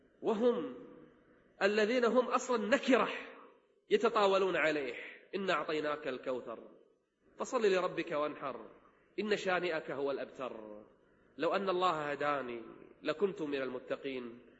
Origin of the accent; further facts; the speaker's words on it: Kuwait; عندنا في الكويت